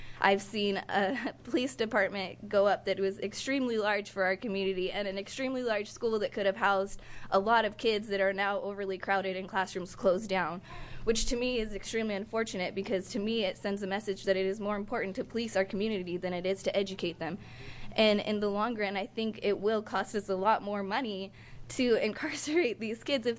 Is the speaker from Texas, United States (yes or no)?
no; Independence, Oregon, United States; I am from Independence, Oregon. I was born and raised in Oregon.